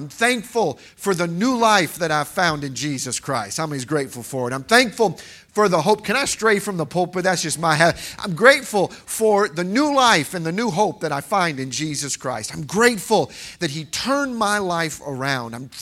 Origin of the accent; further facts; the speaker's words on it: Chicago, Illinois, United States; now in Casey, United States; I'm as much from Casey as I am from Chicago, because I've actually lived in Casey longer than I did there. But I grew up going to churches on the south side.